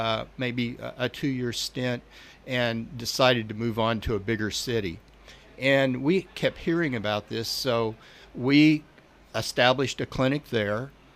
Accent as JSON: {"language": "English", "region": "California", "country": "United States", "said": "I'm from Central California, rural California"}